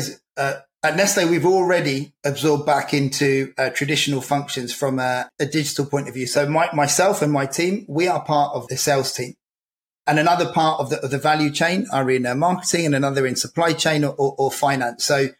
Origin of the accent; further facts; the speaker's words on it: United Kingdom; So I'm British, but also I'm European.